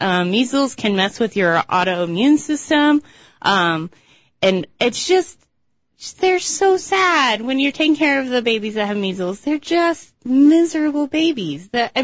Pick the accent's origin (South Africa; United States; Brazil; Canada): United States; East Coast; now in Washington, United States; When I worked, I'm from the East Coast and I never saw it.